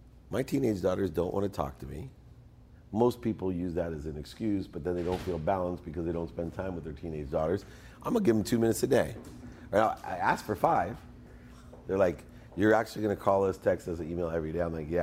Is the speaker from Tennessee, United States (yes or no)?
no; California, United States; I'm all California.